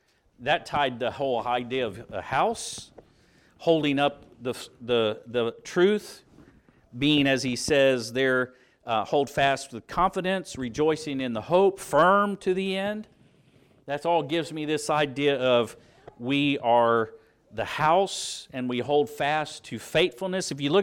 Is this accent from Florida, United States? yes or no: yes; Odessa, Florida, United States; A pillar is what you see back in Florida. I grew up out in Odessa.